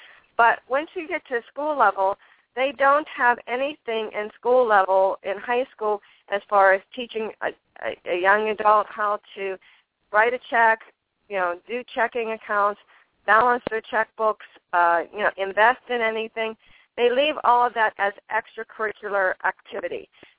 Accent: Pittsburgh, Pennsylvania, United States; Now, I come from Pittsburgh. We were a very strong union area

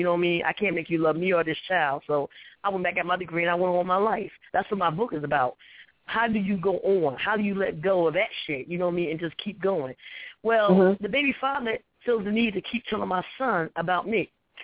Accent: New Jersey, United States; So, you know, I was from Jersey, and I was down in Arkansas.

